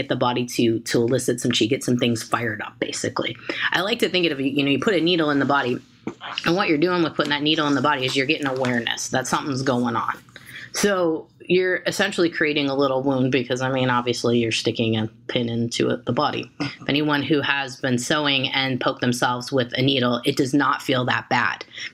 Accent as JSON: {"language": "English", "town": "Zion", "region": "Illinois", "country": "United States", "tie": "born or raised there", "said": "which was very close to my hometown. The commercials always say Chicago, but that's kind of a lie. We're going to just bust them out right here. It's Zion, Illinois. It's about 40 miles north of Chicago."}